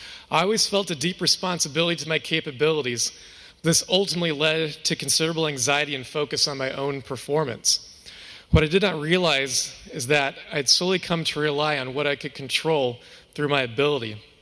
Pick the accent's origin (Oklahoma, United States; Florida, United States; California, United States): Oklahoma, United States; But hey, I'm from Oklahoma, so it didn't take much to be the smart kid.